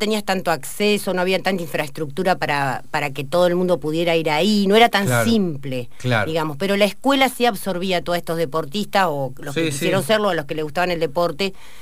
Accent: Montevideo, Uruguay; also born or lived in Cutral Có; now in Argentina; Soy de Montevideo. Vine acá por razones laborales de mis papás.

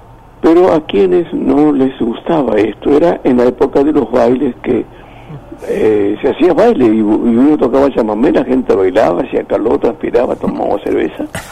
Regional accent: Buenos Aires, Argentina; born there; Yo nací en Buenos Aires, es verdad, y por eso me tratan de porteño, pero mi mamá, yo fui engendrado en un vientre correntino de Curuzucuatiá

